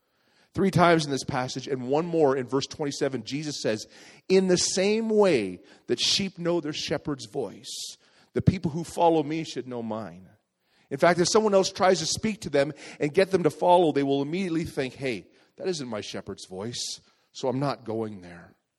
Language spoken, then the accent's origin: English; Alberta, Canada; You know, I'm from Alberta, Canada, and this is happening right now in Alberta.